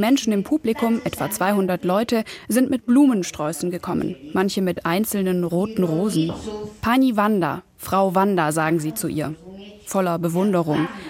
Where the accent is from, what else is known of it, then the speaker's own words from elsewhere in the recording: Germany; Ich bin zwar in Deutschland geboren, in Deutschland groß geworden und zur Schule gegangen, aber die Ferien habe ich in Polen verbracht, bin mit beiden Sprachen aufgewachsen